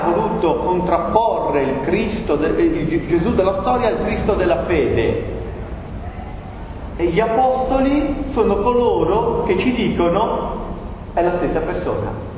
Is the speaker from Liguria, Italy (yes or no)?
yes; Nervi, Liguria, Italy; born there; che sono nato a Nervi e non sono nato a Quarto, e che ho 46 anni e 3 mesi.